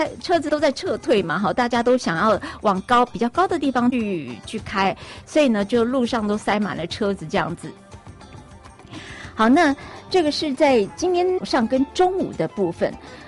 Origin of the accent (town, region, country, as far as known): Taiwan